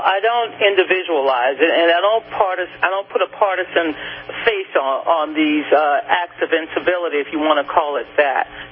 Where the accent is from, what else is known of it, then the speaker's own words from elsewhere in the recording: the South, United States; I understand my history as a Southerner. My parents lived on South Jefferson Davis Parkway in the city of New Orleans.